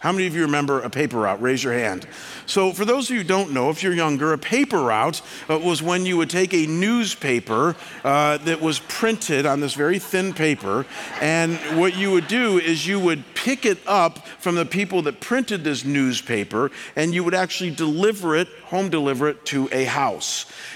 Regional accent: Chagrin Falls, Ohio, United States; This is a map of my hometown that I grew up in. My hometown is called Chagrin Falls, Ohio. It's 4,000 people.

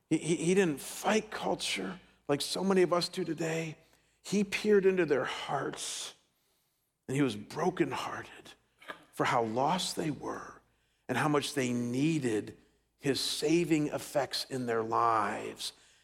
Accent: Cleveland, Ohio, United States; I come from Cleveland, Ohio, and years ago when I was pastoring there

